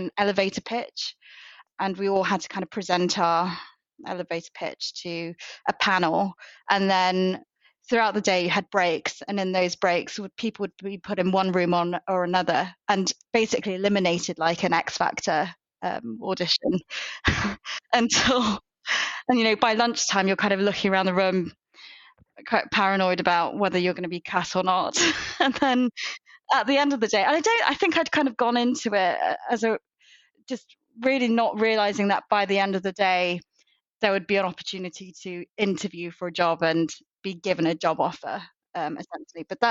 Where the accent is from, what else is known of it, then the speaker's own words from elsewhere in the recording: Birmingham, West Midlands, United Kingdom; also born or lived in London; where I grew up in Birmingham and London.